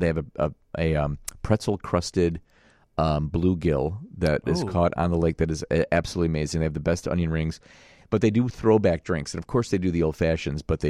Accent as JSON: {"language": "English", "town": "Chicago", "region": "Illinois", "country": "United States", "tie": "born or raised there", "said": "You know, there was a place growing up in Chicago called Cock Robin that was a big ice cream place."}